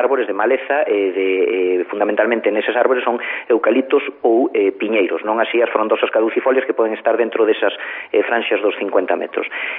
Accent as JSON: {"language": "Galician", "region": "Galicia", "country": "Spain", "said": "na miña terra, eu son do Ribeiro"}